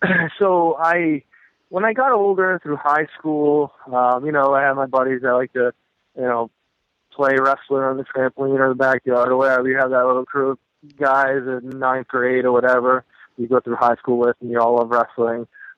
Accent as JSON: {"language": "English", "region": "Rhode Island", "country": "United States", "said": "I'm from Rhode Island area, so I've gone to a lot of events over at the Dunkin' Donuts Center, Civic Center, that's located in Providence."}